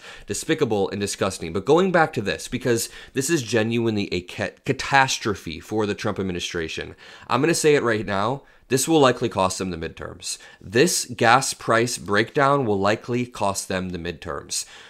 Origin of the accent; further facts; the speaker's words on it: Indiana, United States; I don't know, in my hometown in Indiana, there were a lot of gas stations.